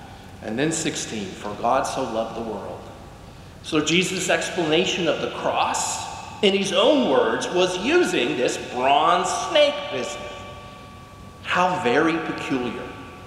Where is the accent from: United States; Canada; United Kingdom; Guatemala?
United States; Rust, Texas; We're from Rust, Texas. We know snakes, right?